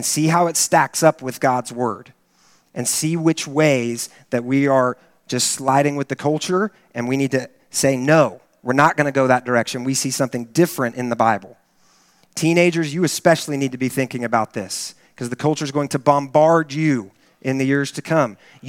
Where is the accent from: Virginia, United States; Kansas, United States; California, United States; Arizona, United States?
Kansas, United States; now in Texas, United States; It's interesting coming to Texas, I grew up in Kansas, and we like sports in Kansas